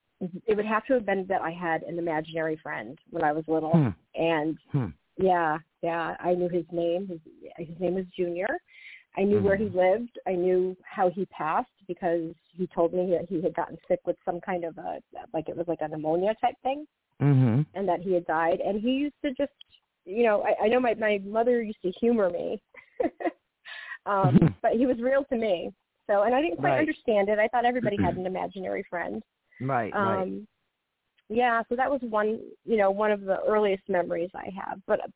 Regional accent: Connecticut, United States; Yes, born and raised in Connecticut.

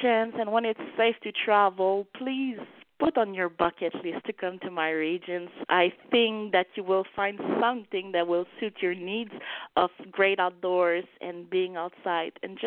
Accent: Quebec, Canada; I was born and raised in Bas-Saint-Laurent, but I did travel the world before deciding to coming back to my own place.

